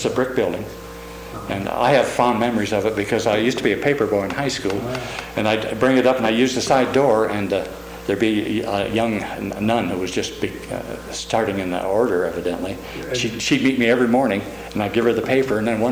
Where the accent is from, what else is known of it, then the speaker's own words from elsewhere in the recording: Sprague, Washington, United States; I was raised in Eastern Washington, Sprague.